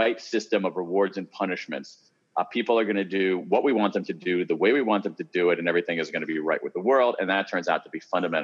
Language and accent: English; Columbus, Ohio, United States; born or raised there